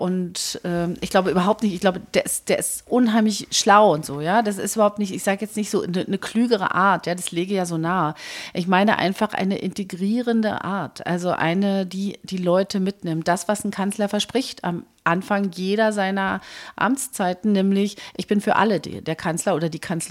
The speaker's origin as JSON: {"language": "German", "region": "East Germany", "country": "Germany", "said": "was man als Ostdeutsche seit 35 Jahren erlebt"}